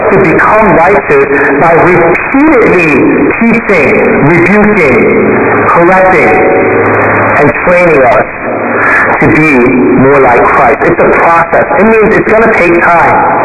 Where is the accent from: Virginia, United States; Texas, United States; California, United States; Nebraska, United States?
Virginia, United States; I grew up in Northern Virginia in the late 80s and early 90s.